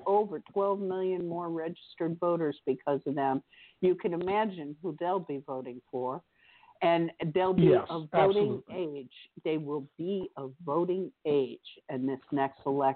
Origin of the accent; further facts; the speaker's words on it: Lighthouse Point, Florida, United States; I grew up in Lighthouse Point. Our inland town was Coral Springs and Parkland there.